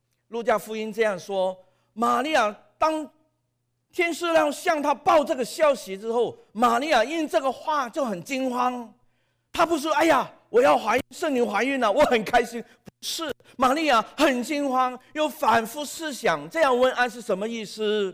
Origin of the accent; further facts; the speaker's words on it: China; 但是我们中国人还是有一些保留，甚至很多人像我一样完全不能接受